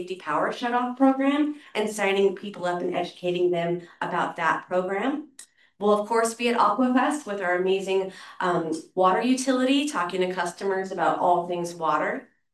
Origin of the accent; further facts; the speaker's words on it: Oregon, United States; I'm from Eastern Oregon.